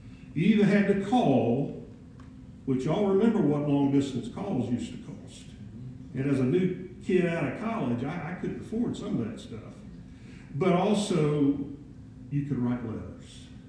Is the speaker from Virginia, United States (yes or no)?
no; Savannah, Georgia, United States; I went off to Savannah, Georgia, my hometown, and I was working and saving money